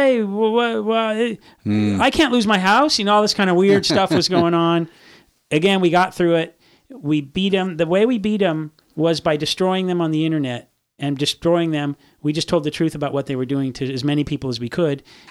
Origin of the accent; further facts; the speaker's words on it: California, United States; I grew up in Orange County, and so I was, of course, I was offended by that term behind the orange curtain, yeah.